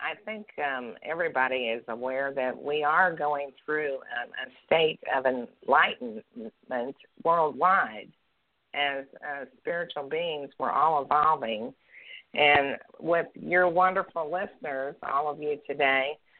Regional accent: Indiana, United States; Well, I'm actually from Indiana, so the only reason I learned to say y'all

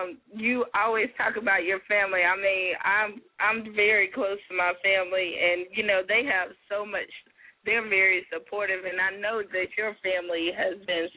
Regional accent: South Carolina, United States; You know I'm country. I'm from South Carolina, too.

